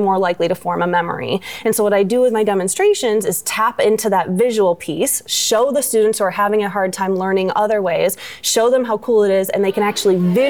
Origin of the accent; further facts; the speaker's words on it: Kalamazoo, Michigan, United States; I'm from Kalamazoo, Michigan, so it's about an hour drive away from here-ish.